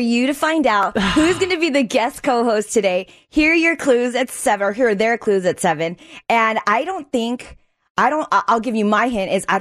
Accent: United States; I also think that just being an American is hard.

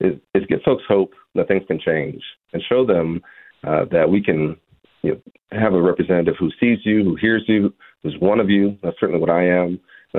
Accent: Dallas, Texas, United States; I was raised here in Dallas, you know, by a single mom who was a public school teacher

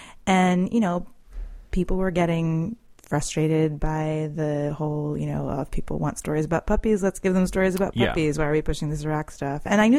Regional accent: Boston, Massachusetts, United States; And I was like, well, I'm from Boston. I know Boston.

